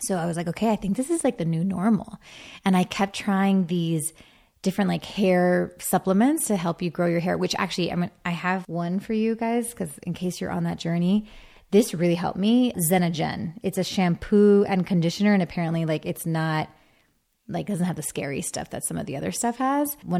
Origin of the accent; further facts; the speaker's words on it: Miami, Florida, United States; And it's funny because I'm from Miami. So obviously it's like the capital of plastic surgery and all that.